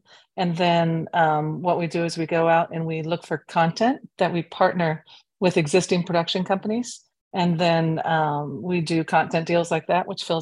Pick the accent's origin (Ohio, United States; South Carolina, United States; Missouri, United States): Ohio, United States; Well, I was raised in Ohio and I went to Bowling Green.